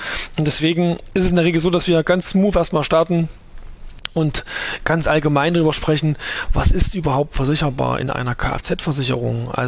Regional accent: Thuringia, Germany; Bin aus Thüringen, hört man vielleicht auch

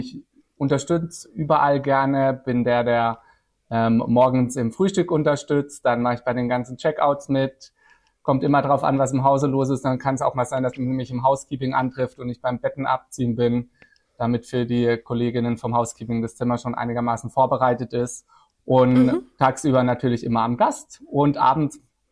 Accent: Baden-Württemberg, Germany; Ich bin aufgewachsen in der Nähe von Freiburg im Badischen.

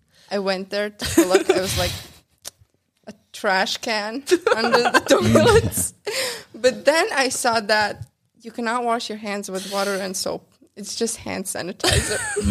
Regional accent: Germany; English is a second language; So I'm actually from Germany. I'm the only German one in the Global Village

